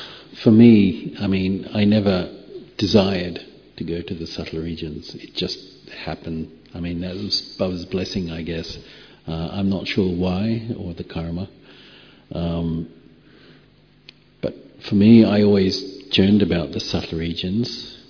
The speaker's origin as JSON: {"language": "English", "country": "Australia", "said": "I'm an Australian, I speak fast. So Australians are known for speaking fast."}